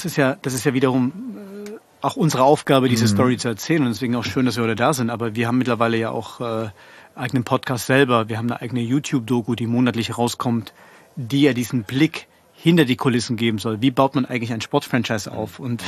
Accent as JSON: {"language": "German", "town": "Leipzig", "region": "Saxony", "country": "Germany", "tie": "born or raised there", "said": "ich komme aus Leipzig"}